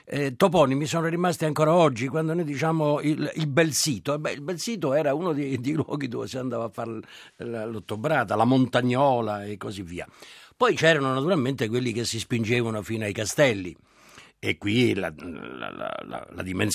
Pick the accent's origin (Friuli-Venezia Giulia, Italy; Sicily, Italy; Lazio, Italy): Lazio, Italy; Rome; poi sono romano, quindi i romani stanno al concreto.